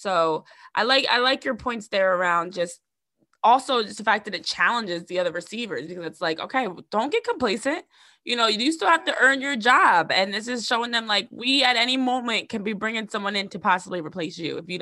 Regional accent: New Jersey, United States; I know I'm from Jersey and a lot of people will say like Jersey is basically Philly.

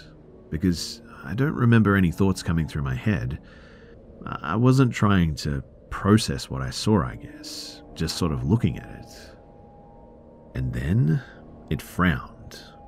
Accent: Ukraine; English is a second language; I'm from the Ukraine

